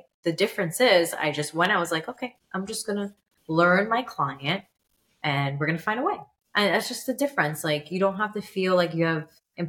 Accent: New York, United States; Yeah, I'm from New York.

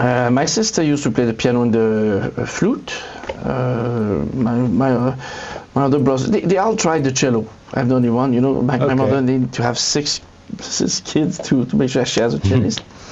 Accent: Quebec City, Quebec, Canada; So I'm from Quebec City. I decided to go to France for 4 years

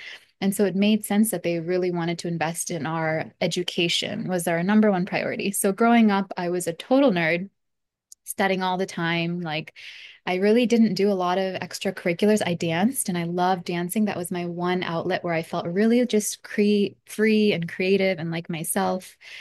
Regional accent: Virginia, United States; also born or lived in Chennai, India; now in Nebraska, United States; I was born in Chennai, raised in Virginia, did my medical training out in Chennai, and I'm currently in Nebraska after working in Hawaii for a little bit.

